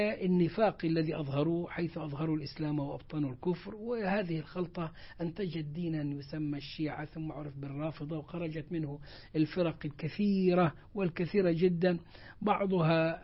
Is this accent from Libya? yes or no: no; Egypt; هؤلاء القراء يختمون القراءة عندنا في مصر